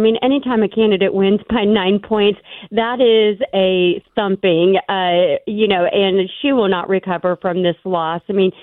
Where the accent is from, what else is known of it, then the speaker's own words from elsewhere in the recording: Kentucky, United States; So this district in Tennessee borders my home state of Kentucky. And so we took a team of about 25 Kentuckians down